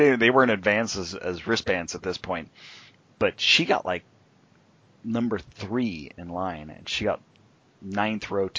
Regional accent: Huntington Beach, California, United States; I grew up in Huntington Beach

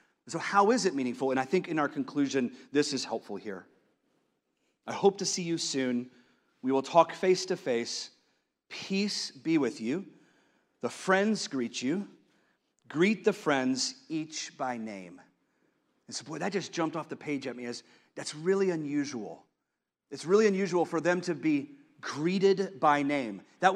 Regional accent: Texas, United States; And I'm a Texan. I love the phrase.

